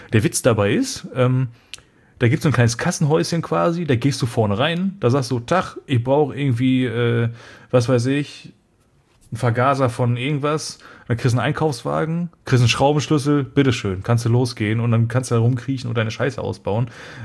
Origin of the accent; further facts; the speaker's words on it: North Rhine-Westphalia, Germany; ich komme ja auch aus NRW, so ursprünglich